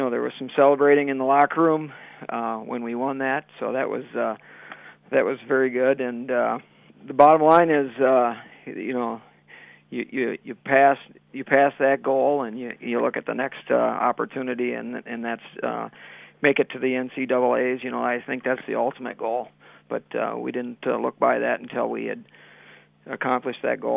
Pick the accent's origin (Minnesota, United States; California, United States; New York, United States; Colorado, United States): Minnesota, United States; I think so, because, you know, I grew up in Minnesota